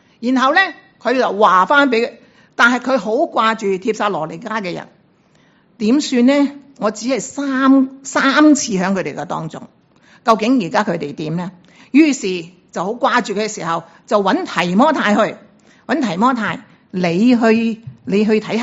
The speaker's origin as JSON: {"language": "Cantonese", "country": "Hong Kong", "said": "我哋作为香港人嘅，我哋都明白啊咩叫恶劣"}